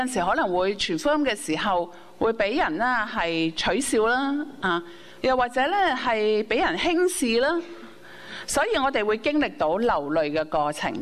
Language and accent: Cantonese; China; 當然命定咧就並唔係咧我哋中國人嗰種嘅啊